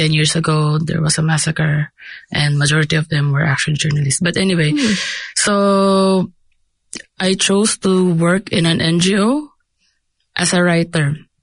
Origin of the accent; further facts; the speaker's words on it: Philippines; first language Tagalog; English is a second language; I'm Filipino and my primary language is Filipino Tagalog, I'm also quite fluent with English